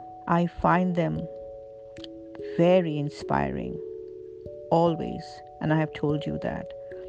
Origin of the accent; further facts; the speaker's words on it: Kolkata, West Bengal, India; As you know, I'm a Bengali. I come from Kolkata and follow the customs a little differently than everybody else.